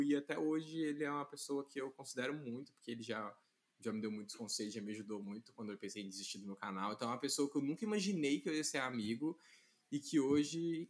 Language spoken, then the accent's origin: Portuguese; Pitangui, Minas Gerais, Brazil; now in Belo Horizonte, Brazil; Eu sou de Pitangui, que é uma cidade aqui no interior de Minas. Fica umas 2 horas e meia de BH.